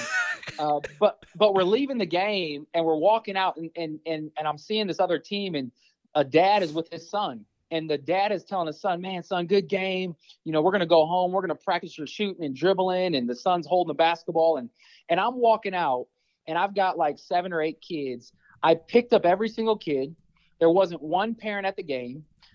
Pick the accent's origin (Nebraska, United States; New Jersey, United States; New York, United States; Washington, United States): Nebraska, United States; Omaha; And I used to be that person, even growing up in North Omaha, man